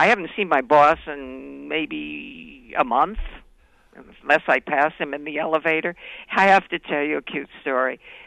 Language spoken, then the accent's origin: English; Chicago, Illinois, United States; born there; now in New York, United States